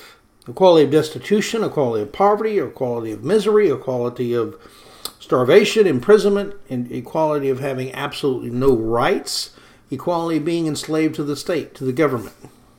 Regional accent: the South, United States; I'm a Southerner. I love bourbon. I love barbecue.

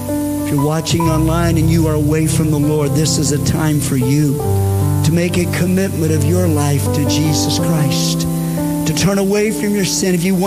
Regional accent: United States; My wife and I, born and raised in the States and U.S. citizens, but we became residents in New Zealand a number of years ago as well

